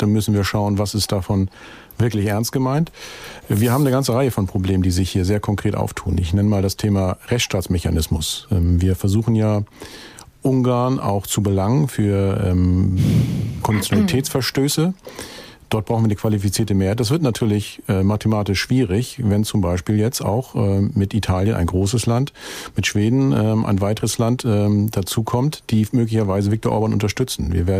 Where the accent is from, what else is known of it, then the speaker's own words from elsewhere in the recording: Schleswig-Holstein, Germany; Ich komme aus Schleswig-Holstein.